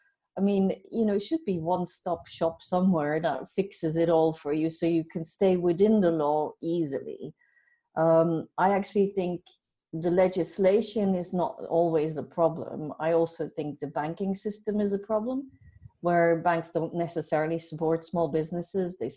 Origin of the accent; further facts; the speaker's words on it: Belgium; English is a second language; now in Ireland; Yeah, I'm originally from Belgium